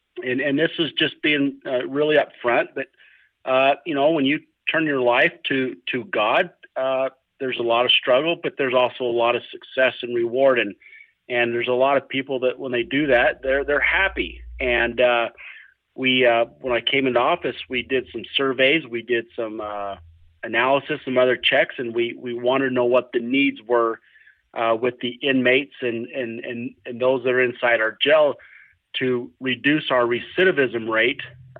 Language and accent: English; Pleasant View, Utah, United States; I was born and raised in Pleasant View, Utah, and I went to Weber High School there